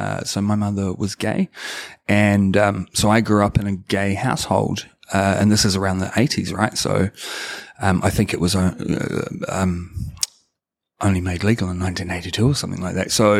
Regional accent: Christchurch, Canterbury, New Zealand; also born or lived in Whanganui / Auckland / Hokitika; So I grew up a mixed bag between Christchurch, Whanganui, and Auckland. I was actually born in Hokitika.

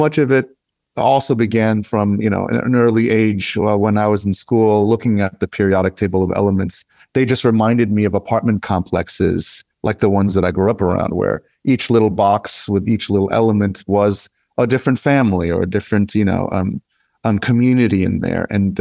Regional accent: New York, United States; And I told her that I grew up in the Bronx and I was born there.

